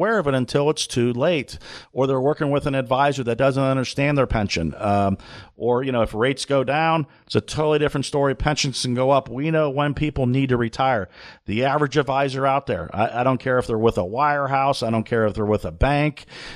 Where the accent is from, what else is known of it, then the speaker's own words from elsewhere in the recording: Canton, Ohio, United States; You know, I grew up in Northeast Ohio, Canton, Ohio. And, you know, obviously I've been in Central Ohio ever since college at Ohio State and whatnot.